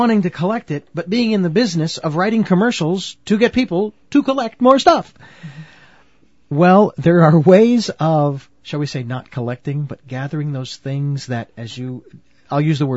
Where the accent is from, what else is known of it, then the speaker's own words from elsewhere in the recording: Phoenix, Arizona, United States; now in Santa Barbara, United States; Me being a city boy growing up in Phoenix, Arizona, and coming to Santa Barbara and living up on a hill